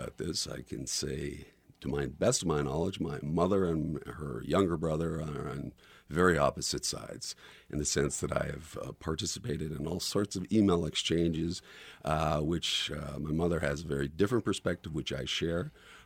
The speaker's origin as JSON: {"language": "English", "region": "Kansas", "country": "United States", "tie": "born or raised there", "said": "Kansas, my home state, the UK is number 5 in terms of trade partners."}